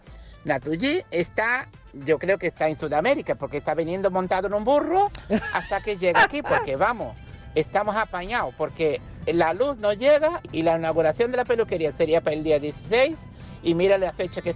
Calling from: Madrid, Community of Madrid, Spain; soy aquí de Madrid, de la avenida de Niza, número 51.

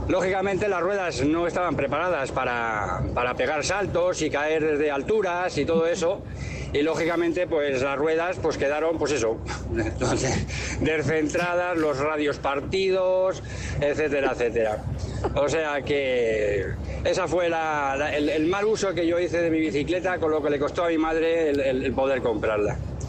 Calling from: Madrid, Community of Madrid, Spain; de Madrid.

